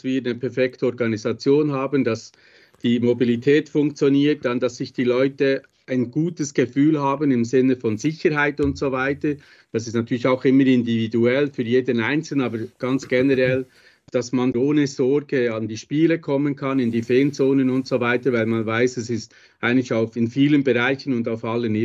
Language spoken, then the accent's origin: German; Switzerland; Ich bin ja Schweizer